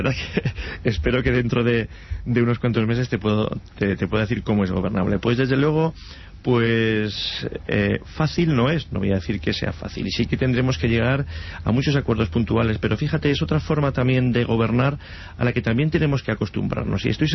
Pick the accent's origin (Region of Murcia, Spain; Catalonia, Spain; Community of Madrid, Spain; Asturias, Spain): Community of Madrid, Spain; Torrejón de la Calzada; pactando y llegando a 1000 acuerdos para que Torrejón de la Calzada, en el caso de mi pueblo, siga para adelante.